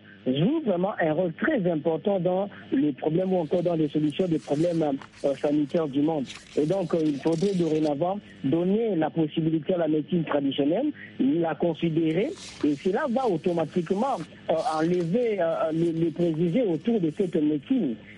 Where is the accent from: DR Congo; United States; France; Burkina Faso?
DR Congo; Chez nous, en RDC